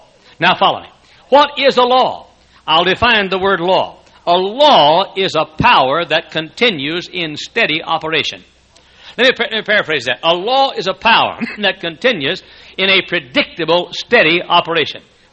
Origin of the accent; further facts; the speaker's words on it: Texas, United States; now in Indiana, United States; we came from Texas over 23 years ago to this area.